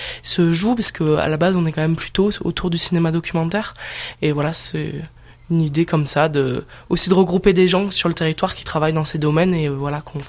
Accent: Forcalquier, Provence-Alpes-Côte d'Azur, France; Alors moi, je viens de Fort-Calquier, hein, à la base.

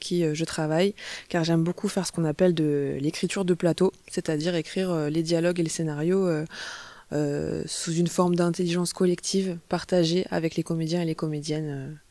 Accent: Marseille, Provence-Alpes-Côte d'Azur, France; Je viens de Marseille

